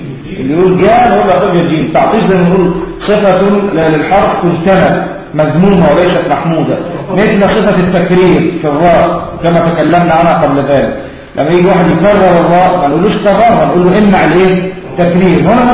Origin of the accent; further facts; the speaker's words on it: Egypt; وهي موجودة عندنا في مصر في بعض المحافظات أو بعض المدن